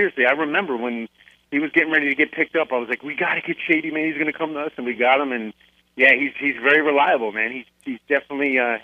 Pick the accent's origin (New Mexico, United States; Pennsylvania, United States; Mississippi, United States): Pennsylvania, United States; Fallcroft; also born or lived in Philadelphia; I've been a fan since the year I was born in 1970 in Fallcroft. So, I was born in Northeast Philly, raised in Fallcroft.